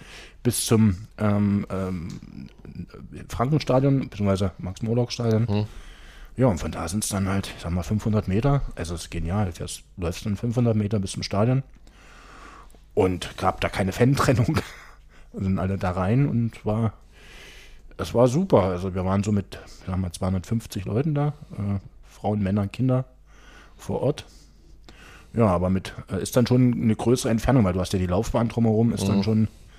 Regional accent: Halle, Saxony-Anhalt, Germany; die wilde Reise ging bis nach bis nach Halle und dort standen wir auf einmal erstmal. Kurioserweise in meiner alten Heimatstadt

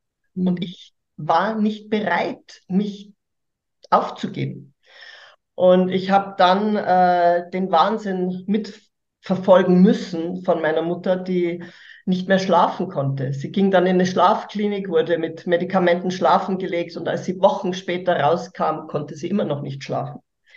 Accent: Hammer, Bavaria, Germany; Genau, ich komme aus Hammer im Chiemgau und ich bin einfach begnadet, hier zu leben, weil ich darf hier leben, wo die anderen Urlaub machen.

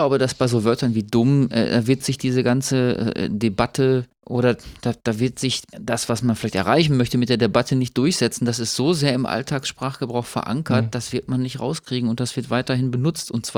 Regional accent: North Rhine-Westphalia, Germany; bei uns im Ruhrgebiet

